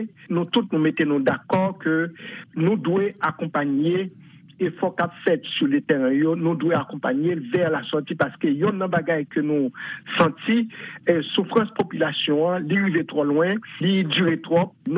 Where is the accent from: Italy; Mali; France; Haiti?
Haiti; nous voulons rester comme acteur en tant qu'haïtien, pas des haïtiens dehors, haïtiens dedans.